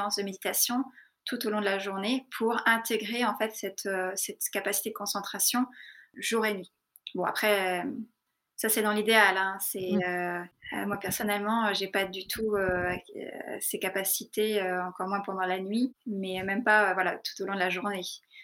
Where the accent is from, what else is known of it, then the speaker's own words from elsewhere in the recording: France; moved away as an adult; also born or lived in India; je suis partie à 18 ans de France